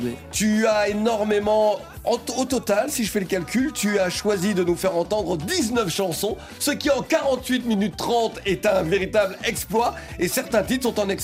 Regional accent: Guadeloupe; Lorsque, chez moi, en Guadeloupe, on dit « sans où », ça veut dire « sans toi ».

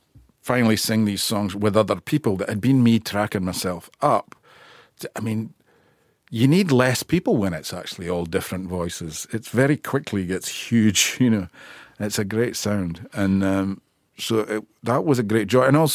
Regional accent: Scotland, United Kingdom; accent: Scottish; I've never lost my accent, even though I've lived all over the planet. There's so much Scottishness in it lyrically.

